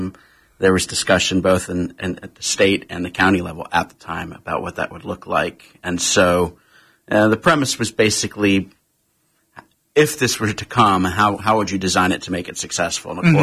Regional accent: Sarasota, Florida, United States; Yeah, I grew up in Sarasota. Actually, we moved here when I was seven, so I consider myself relatively native.

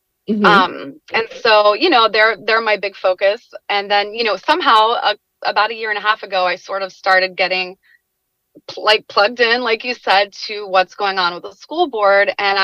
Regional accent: Florida, United States; I'm from Florida originally, but I went up to Virginia for school.

